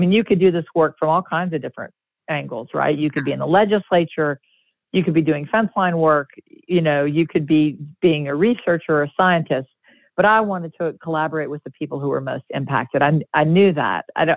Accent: Lafayette, Louisiana, United States; I grew up in Lafayette amidst a community that was very pro-oil.

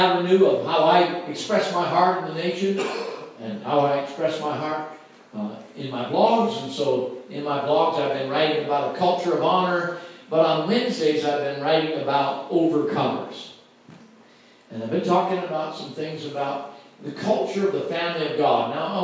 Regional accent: United States; I live in America. I come from America

